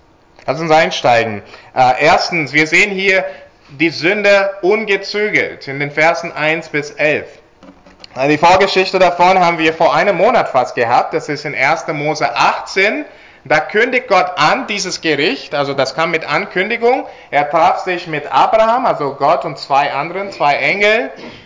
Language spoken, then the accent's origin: German; United Kingdom; Ich komme aus Großbritannien, bin dort aufgewachsen